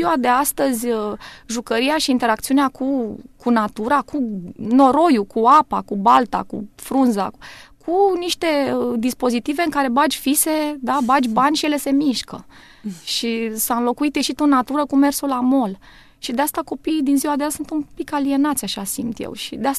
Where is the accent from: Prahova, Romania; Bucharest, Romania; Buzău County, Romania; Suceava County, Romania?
Suceava County, Romania; Noi suntem din Bucovina.